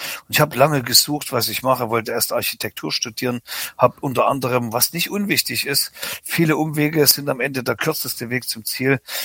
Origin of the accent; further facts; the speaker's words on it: East Germany, Germany; ich bin ja in der DDR groß geworden.